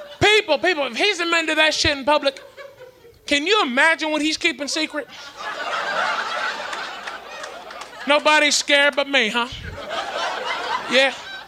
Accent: Southern United States, United States; Because look, I'm from the South. That kind of reminds me of Christmas. You know what I'm talking about? Kind of takes me home.

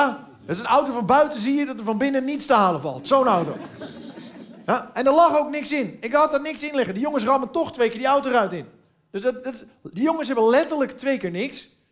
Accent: Julianadorp, North Holland, Netherlands; also born or lived in larger city; Toen ik groeide op in Julianendorp, weet je.

